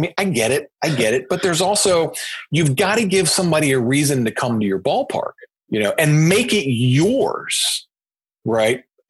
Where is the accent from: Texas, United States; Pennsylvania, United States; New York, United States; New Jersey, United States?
Texas, United States; Fort Worth; I grew up in Fort Worth and I spent my summers in college drawing caricatures at Six Flags Over Texas